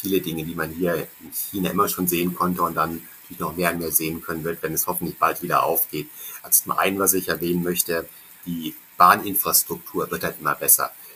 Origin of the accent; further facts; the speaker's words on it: Northern Germany, Germany; Ich komme aus Norddeutschland. Aha. Da sind die größten Berge der Harz.